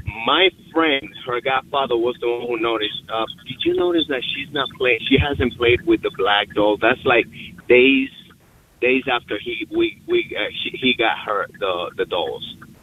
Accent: Dominican Republic; now in United States; So, yes, I'm from the Dominican Republic. I've been here in the United States for 11 years.

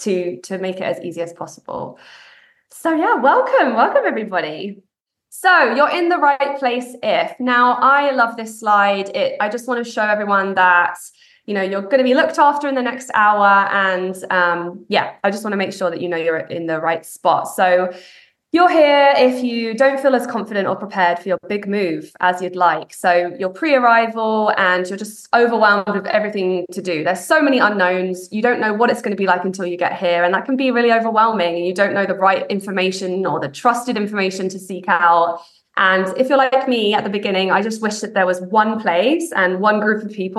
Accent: United Kingdom; moved away as an adult; now in Canada; I'm a Brit that lives in Canada. I've lived in Canada in Ontario for 7 years now. Can't believe it. I moved here in 2017.

